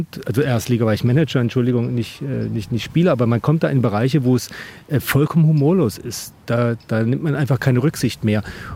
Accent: Baden-Württemberg, Germany; ich komme aus dem Süden, aus Baden, wo ich lange Jahre Mitglied des TC Bühlertal war

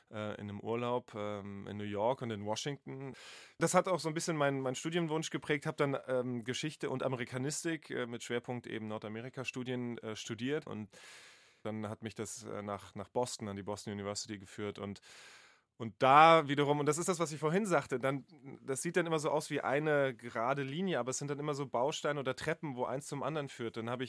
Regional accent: Wiesbaden, Hesse, Germany; ich habe in Wiesbaden bin ich aufgewachsen im Schatten eines amerikanischen Soldatenhousings und habe da schon ganz früh Berührungspunkte gehabt. Das war 2 Straßen weiter von meinem Elternhaus

